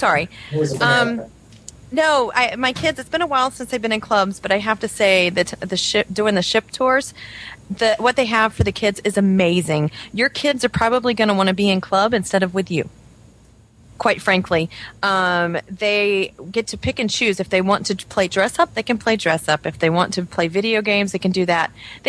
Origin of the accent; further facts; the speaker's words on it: the Carolinas, United States; I'm not weird. I'm from the Carolinas.